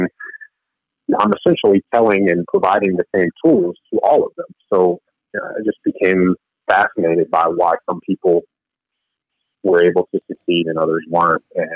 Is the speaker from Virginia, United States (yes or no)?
yes; Roanoke, Virginia, United States; the goal with that was to be able to reach and help people outside of my hometown. So my gym was in Roanoke, Virginia.